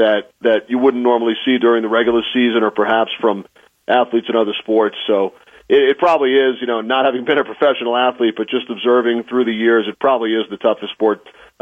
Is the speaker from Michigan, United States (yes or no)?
no; New York, United States; And growing up in New York, when the Islanders were winning Stanley Cups